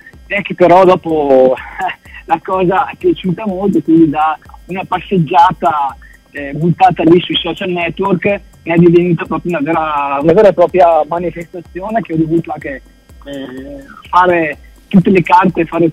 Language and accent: Italian; Veneto, Italy; ne sono orgoglioso perché è stata fatta nella mia terra, nel Veneto